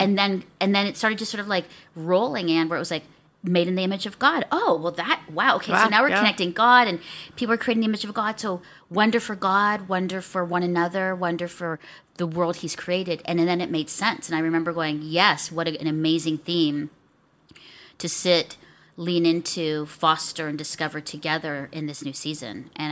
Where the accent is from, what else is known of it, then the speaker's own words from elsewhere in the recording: Canada; And I think that's really connected us as Canadian women, our love for them.